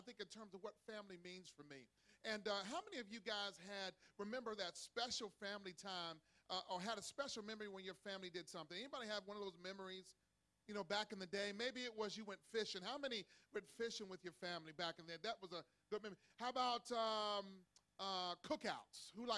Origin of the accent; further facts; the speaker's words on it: Cincinnati, Ohio, United States; and I'm from Cincinnati, so we had basements. Don't hate me, okay? In Cincinnati, we had basements